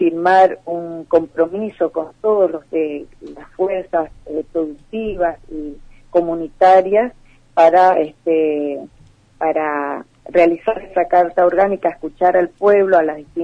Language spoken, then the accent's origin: Spanish; Villa Ángela, Chaco, Argentina; soy de Villa Ángela nacida, mis abuelos fueron uno de los primeros fundadores de acá de mi ciudad